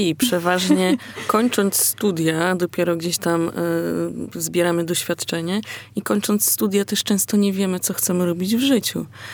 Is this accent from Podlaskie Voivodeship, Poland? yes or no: no; Warsaw, Masovian Voivodeship, Poland; born there; Ja znowu już urodziłam się w Warszawie i strasznie chciałabym tam wrócić.